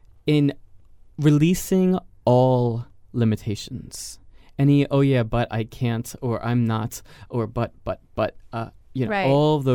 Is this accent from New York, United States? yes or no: yes; New York, United States; Okay, but I'm from New York, so I say a lot.